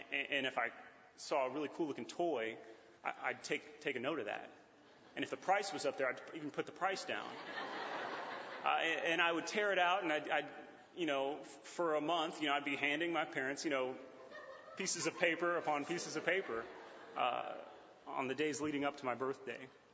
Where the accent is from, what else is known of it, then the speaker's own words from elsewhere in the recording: Atlanta, Georgia, United States; I'm from Atlanta, so if you ask me, are the Falcons going to win the Super Bowl this year?